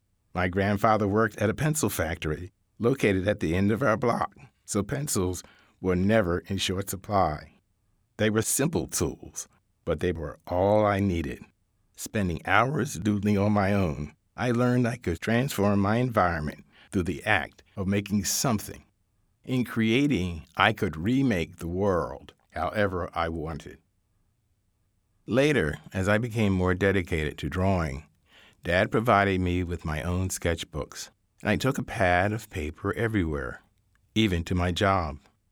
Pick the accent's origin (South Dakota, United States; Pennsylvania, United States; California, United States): Pennsylvania, United States; Philadelphia; Growing up in Philadelphia in the 1940s, I was very much aware of racial separation.